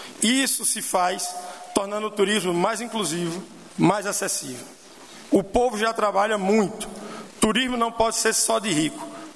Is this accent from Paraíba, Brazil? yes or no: yes; Paraíba, Brazil; Sou da Paraíba, a Paraíba que tem João Pessoa, uma das capitais mais bonitas do Brasil, com águas quentes e belezas maravilhosas.